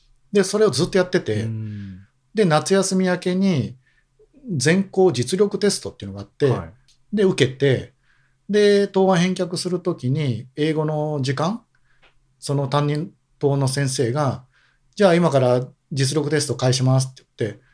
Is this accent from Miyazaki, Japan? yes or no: no; Osaka, Japan; 僕も大阪出身なんで、同じ大阪の高校球児がもう全国で大ブームになって